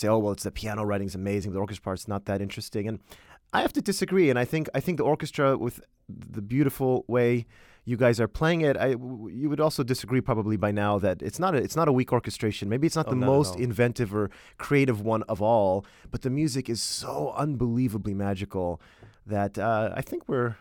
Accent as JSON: {"language": "English", "town": "Houston", "region": "Texas", "country": "United States", "tie": "born or raised there", "first_language": "Polish", "second_language": "English", "said": "So I grew up in Texas in a Polish-speaking household. I was forbidden to speak English. So Polish is still my first language, and I read and I write in Polish."}